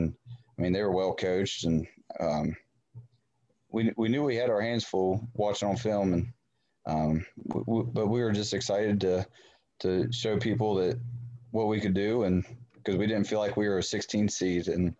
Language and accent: English; Elkins, West Virginia, United States; So I was born and raised in Elkins.